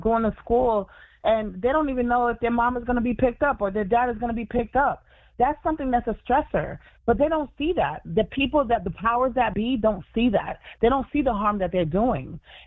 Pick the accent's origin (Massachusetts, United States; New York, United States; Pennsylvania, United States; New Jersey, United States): New York, United States; born there; yes, I'm a Haitian American. I was born in New York.